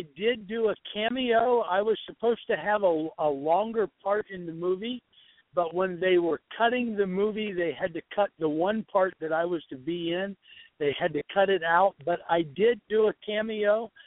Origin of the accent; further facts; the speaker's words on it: United States; any third world country, as an American, we need to really be safe in our traveling.